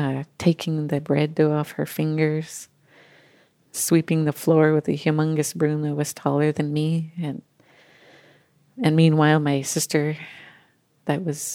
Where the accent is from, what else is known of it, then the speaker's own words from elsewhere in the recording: Merritt, British Columbia, Canada; I'm originally from Upper Nickley Indian Band, which is near Merritt, BC. The reserve is in two parts, called Kolshana and Douglas Lake. I lived on Kolshana.